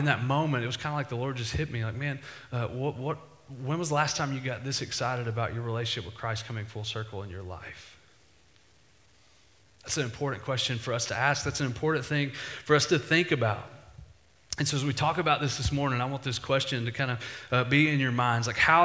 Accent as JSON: {"language": "English", "region": "Texas", "country": "United States", "tie": "born or raised there", "said": "I remember growing up, I grew up in East Texas, and I really didn't ever talk to someone who believed differently or had a different religious belief than me until I got to college."}